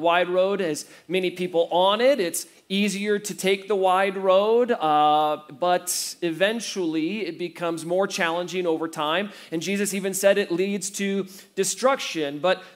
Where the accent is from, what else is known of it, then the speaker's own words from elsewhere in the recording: Iowa, United States; And so when I first saw this, it reminded me of home. I grew up in Iowa.